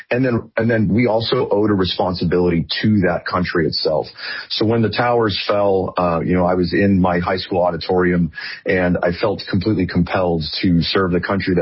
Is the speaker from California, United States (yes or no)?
yes; California, United States; And so I'm from Northern California, Silicon Valley area.